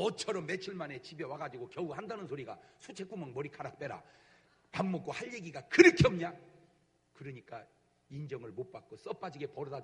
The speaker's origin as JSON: {"language": "Korean", "country": "South Korea", "said": "나도 한국 사람이지만 참."}